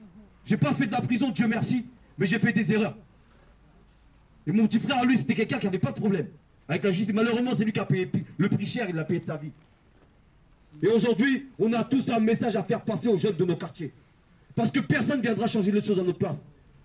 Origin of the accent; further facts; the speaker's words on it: Champs-sur-Marne, Île-de-France, France; moi, je suis originaire de Champs-sur-Marne.